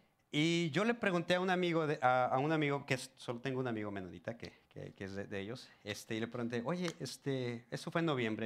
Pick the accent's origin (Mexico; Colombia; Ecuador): Mexico; Monterrey, Nuevo León; Y les digo, yo soy de Monterrey.